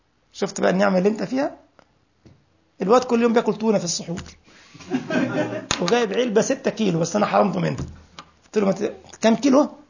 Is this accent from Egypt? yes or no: yes; Egypt; now in Germany; لما أول لما دخلنا التليفون الأرضي في البيت في مصر